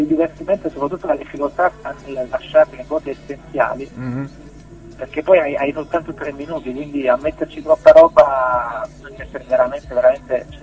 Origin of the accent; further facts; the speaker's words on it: Lecce, Apulia, Italy; now in Bologna, Italy; Poi dopo mi sono trasferito a Bologna, perché io sono di Lecce.